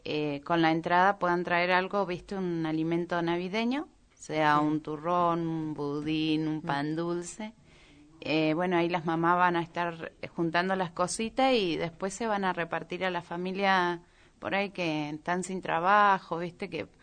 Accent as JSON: {"language": "Spanish", "country": "Argentina", "said": "Somos argentinos"}